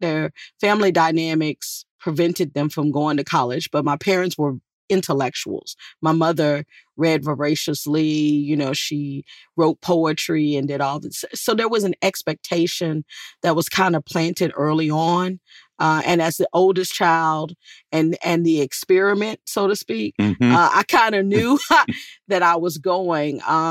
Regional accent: Danville, Virginia, United States; who ironically was from my hometown of Danville, Virginia

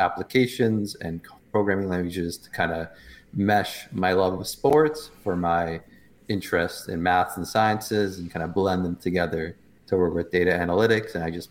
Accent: Toronto, Ontario, Canada; So I'm born and raised in Toronto.

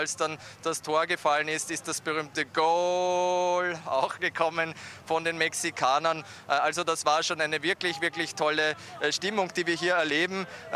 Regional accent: Austria; Wir müssen als Österreicher neidlos den Hut, das Kapperl oder den texanischen Hut ziehen

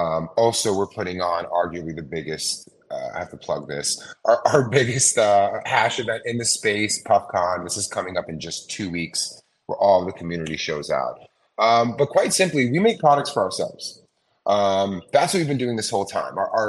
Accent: New York, United States; I'm a New Yorker, and quite simply, my story with concentrates starts with Discretion 2012.

